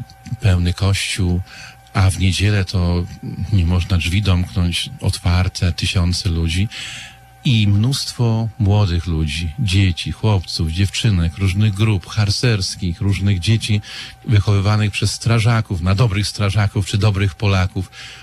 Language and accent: Polish; Łomsko, West Pomeranian Voivodeship, Poland; ja pochodzę z parafii Łomsko, koło Darłowa, Darłowo-Koszalin, to taki zorientowany trochę. i to są miejscowość Łomsko i Jarosławiec, miejscowości nadmorskie.